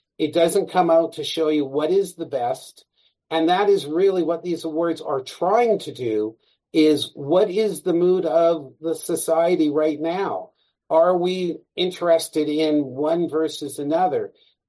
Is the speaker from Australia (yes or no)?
no; Canada; We're very Canadian